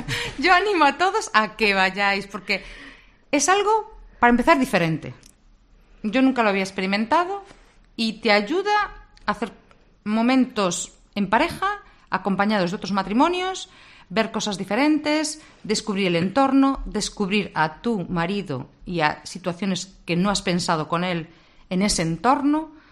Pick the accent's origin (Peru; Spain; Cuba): Spain; Vigo, Galicia; él es de Coruña, yo soy de Vigo